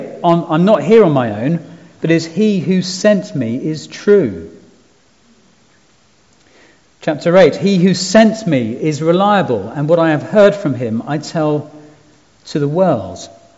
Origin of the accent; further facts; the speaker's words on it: United Kingdom; Now, I'm pretty British.